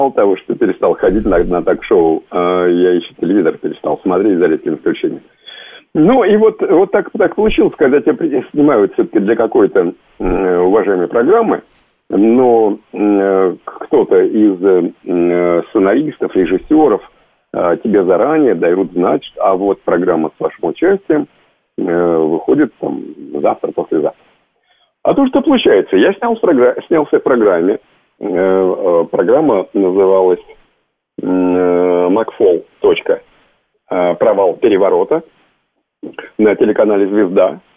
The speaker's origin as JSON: {"language": "Russian", "town": "Kupavna", "region": "Moscow Oblast", "country": "Russia", "said": "я из Купавны, и я прекрасно помню, мне было 10 лет"}